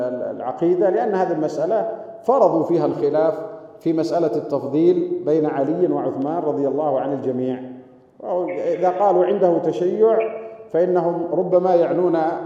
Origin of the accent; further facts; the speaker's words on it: Yemen; كما يقال عندنا في اليمن